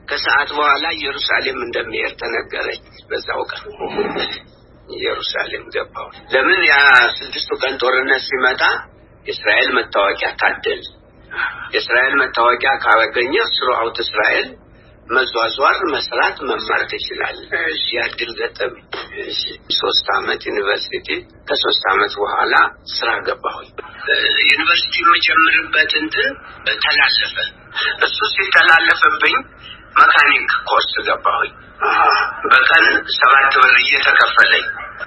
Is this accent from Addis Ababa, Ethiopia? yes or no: no; Jarsa, Amhara, Ethiopia; born there; የተወለድኩት ወሎ ጠቅላይ ግዛት የቹ አውራጃ ጃርሳ ቀበሌ ይባላል።